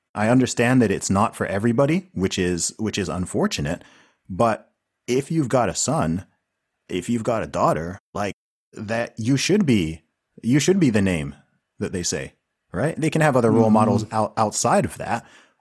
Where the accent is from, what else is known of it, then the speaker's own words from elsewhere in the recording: Saudi Arabia; also born or lived in Nigeria; I'm originally Nigerian, right? I'm Nigerian. You know, I grew up in Saudi Arabia. So in that sense, in terms of like the family and culture and stuff like that, like, I'm pretty conservative